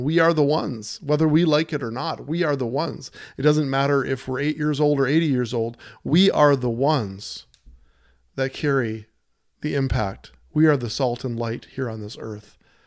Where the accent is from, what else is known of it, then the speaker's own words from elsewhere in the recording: United States; I'm an American, and I love this country, and I care for it so much.